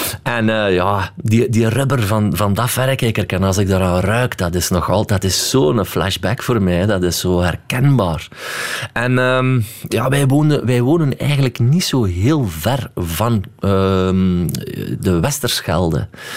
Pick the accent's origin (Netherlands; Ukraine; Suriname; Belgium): Belgium; Stekene, East Flanders; Stekenen. Ik ben afkomstig van Stekenen. Ze noemen dat messenvechters, vlakbij de grens van Nederland.